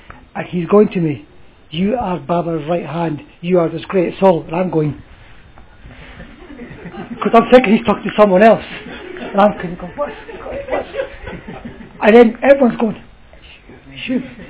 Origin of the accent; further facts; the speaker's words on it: Edinburgh, Scotland, United Kingdom; now in London, United Kingdom; actually I live in London, but I'm actually Scottish. I'm actually born in Edinburgh, which is the capital of Scotland.